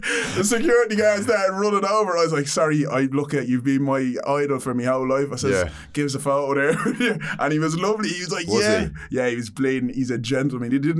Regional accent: Dublin, Leinster, Ireland; when I grew up in Dublin, and in Dublin I was like the only black kid for miles anyway

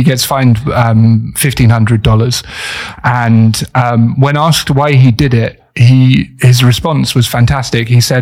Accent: South West England, United Kingdom; it's probably because I'm posh and from the West Country

